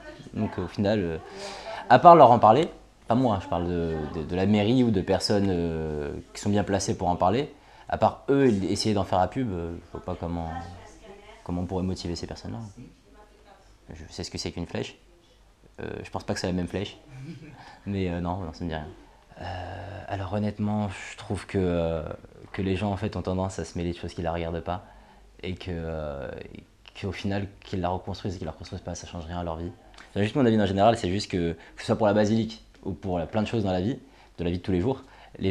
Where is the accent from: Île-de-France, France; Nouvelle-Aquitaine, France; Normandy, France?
Île-de-France, France; Saint-Denis; also born or lived in Paris; Enfin moi je suis né à Paris 4e, mais j'ai grandi à Saint-Denis depuis tout petit, depuis la naissance.